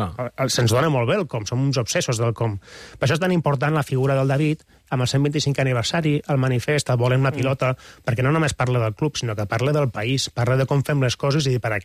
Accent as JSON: {"language": "Catalan", "region": "Catalonia", "country": "Spain", "said": "però també som catalans i ho hem de fer així, no? Hem d'exagerar."}